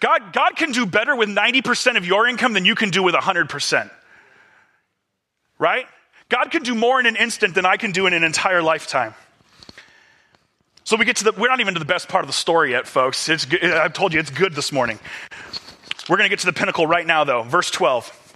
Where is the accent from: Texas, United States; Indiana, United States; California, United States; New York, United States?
California, United States; I'm from California, like through and through. I've never seen hail like that. Maybe it's because I lived by the beach my whole life.